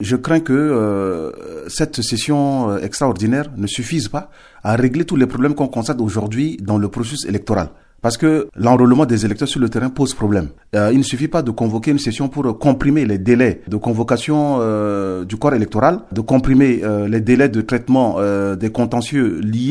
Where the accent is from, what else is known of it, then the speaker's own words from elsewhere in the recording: Central African Republic; en tant que Centrafricain, on ne peut qu'être consterné